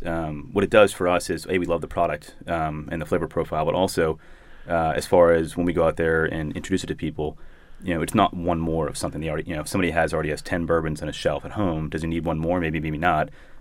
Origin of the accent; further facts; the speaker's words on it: Boston, Massachusetts, United States; now in Baltimore, United States; I'm not from here originally. I'm from Boston, but fell in love with the city and haven't looked back.